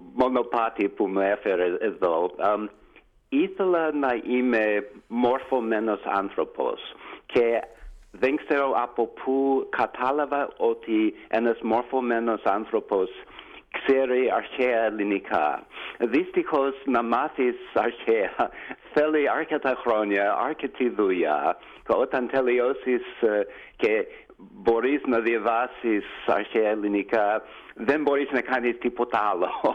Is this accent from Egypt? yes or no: no; California, United States; Greek is a second language; also born or lived in Houston / Pennsylvania; now in Athens, Greece; Εντάξει, γεννήθηκα στο Houston, Texas, μεγάλωσα στη California, Silicon Valley, αλλά πήγα στο πανεπιστήμιο στο Pennsylvania